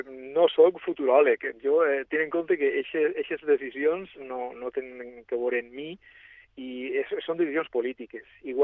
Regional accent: Elche, Valencian Community, Spain; Com a il·licità, vull que estiga aquí

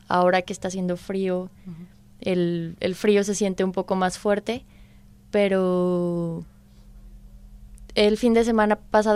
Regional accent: Aguascalientes, Mexico; now in Spain; Yo soy de Aguascalientes, está situada al centro de México. Es una zona céntrica que se encuentra como punto de referencia a 6 horas de la Ciudad de México.

